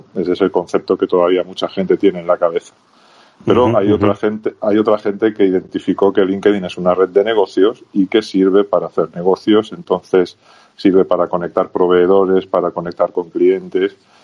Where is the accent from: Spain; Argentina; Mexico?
Spain; now in Chile; los que somos españoles como yo, que llevo ya 8 años viviendo en Chile y viajando y trabajando por otros países